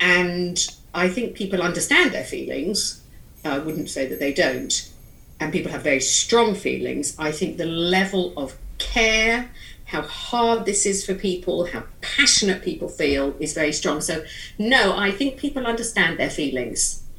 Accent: United Kingdom; We are British Jews. I'm British and Israeli, but most British Jews are just British Jews, which is fine.

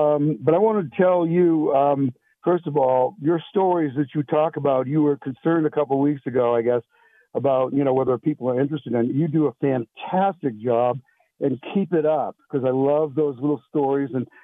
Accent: Cushing, Maine, United States; Tell him I forgot to tell him that I'm from Cushing, Maine

